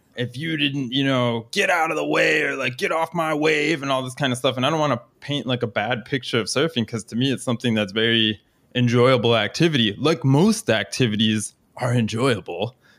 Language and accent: English; Florida, United States; because I grew up in Florida, and as we were talking about before the show, kind of like similar environment and stuff like that.